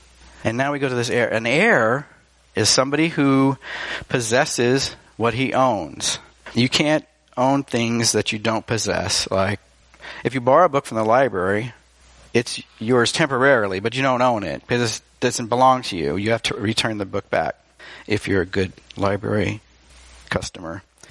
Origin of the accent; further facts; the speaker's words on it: United States; although as American Christians we sometimes fall into